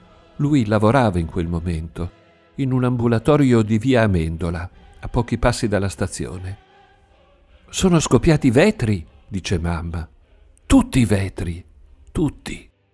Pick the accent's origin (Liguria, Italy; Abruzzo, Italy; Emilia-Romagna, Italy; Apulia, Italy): Emilia-Romagna, Italy; Bologna; Per me, che sono bolognese, no. Noi, a Bologna, abbiamo il nostro agosto nero.